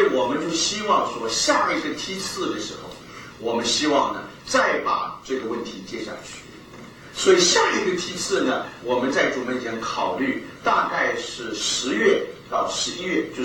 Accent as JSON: {"language": "Chinese", "country": "China", "said": "那我们中国人难处是在什么呢？中国人读西洋的历史啊，实在是不容易"}